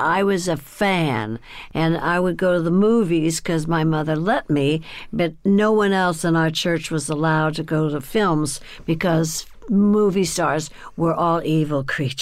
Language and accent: English; Burbank, California, United States; also born or lived in Texas; In Burbank, California, where I was raised. So we came from Texas because we were really poor, and my dad wanted us to have a better life, so he moved us to California.